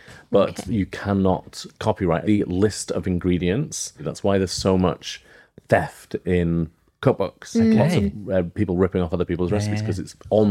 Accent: Bradford, Yorkshire and the Humber, United Kingdom; I'm from Yorkshire. Yeah, I'm from Bradford.

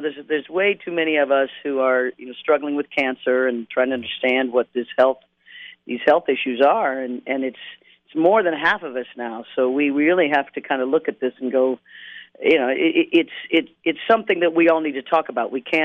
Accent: Kansas, United States; You know, I was raised in the Midwest, and I just can't seem to get that out of me.

